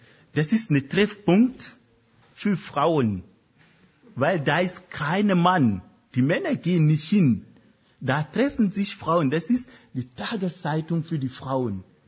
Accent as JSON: {"language": "German", "country": "Germany", "said": "ja, ich bin Europäer, ich bin eine Deutsche. Ich stehe dazu."}